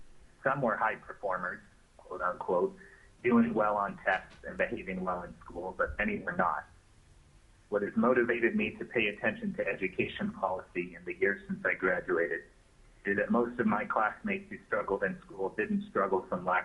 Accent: Alaska, United States; lifelong Alaskan and a product of the Alaska public school system. I graduated from Cottonview High School. I was raised in Cottonview, and I still live there today.

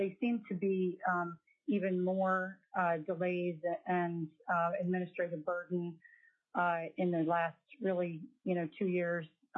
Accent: Ketchikan, Alaska, United States; I'm from Ketchikan, Alaska.

